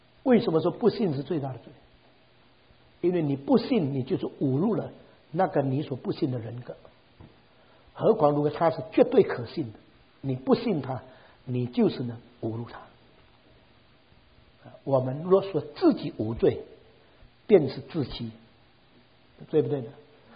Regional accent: Fujian, China; 我是福建人

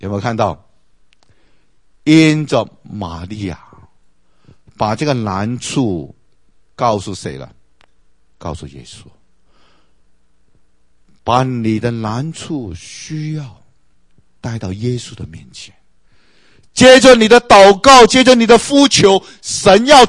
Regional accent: China; 就像我们中国人啊，这个婚宴是一件大事情啊

